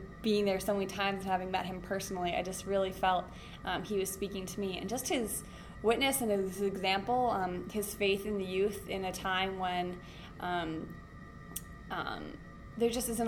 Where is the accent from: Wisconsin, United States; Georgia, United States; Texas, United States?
Wisconsin, United States; Milwaukee; I'm from Milwaukee, Wisconsin.